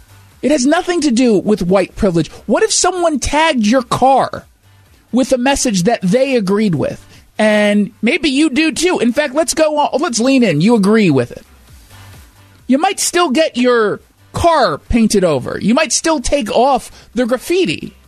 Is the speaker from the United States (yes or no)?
yes; United States; That frightened me as a Jew, but also as an American